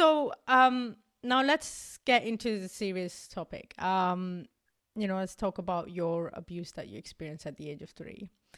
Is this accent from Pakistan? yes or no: yes; Pakistan; born there; moved away; we didn't have much in Pakistan, and I was born in Pakistan, so my dad moved here, and then we joined my dad